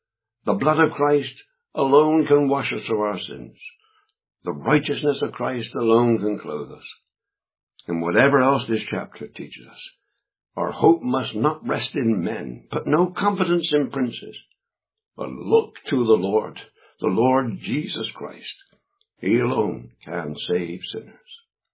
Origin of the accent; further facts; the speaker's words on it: England, United Kingdom; I'm an Englishman, so I'm not following what's going on at the moment with Mr. Trump and the American tweets and all the rest of it.